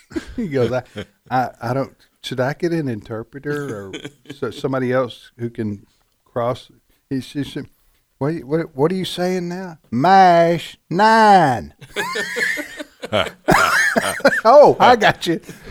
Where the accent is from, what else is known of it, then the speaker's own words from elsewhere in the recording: Mississippi, United States; and I grew up here. Okay. I'm from Mississippi and I had a hard time understanding.